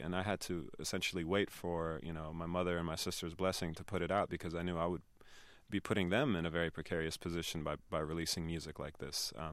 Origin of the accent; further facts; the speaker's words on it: Syria; not just because I'm Syrian, but because I am an American.